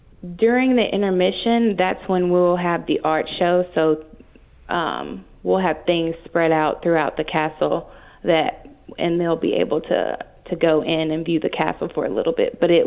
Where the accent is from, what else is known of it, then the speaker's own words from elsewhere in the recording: Mobile, Alabama, United States; I'm from Alabama, Mobile specifically, and I haven't seen anything like this back home.